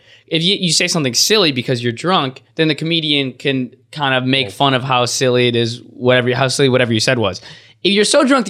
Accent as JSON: {"language": "English", "town": "Buffalo", "region": "New York", "country": "United States", "said": "At one point, I mentioned I'm from Buffalo, and he goes, I was just in Buffalo."}